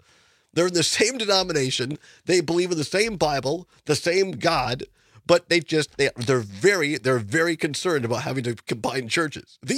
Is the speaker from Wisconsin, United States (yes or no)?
yes; Richland Center, Wisconsin, United States; I grew up in Richland Center with Andrew Hitt.